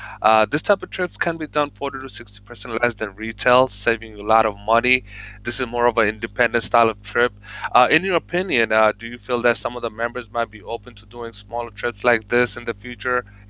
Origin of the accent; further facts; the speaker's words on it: Ipswich, Queensland, Australia; Well, I'm sorry, Alan. I'm actually from Ipswich. I'm not familiar.